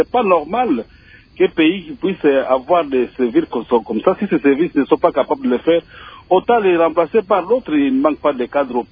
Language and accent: French; North Kivu, DR Congo; Nous sommes vraiment désolés par rapport à ce qui se passe chez nous au Nord Kivu.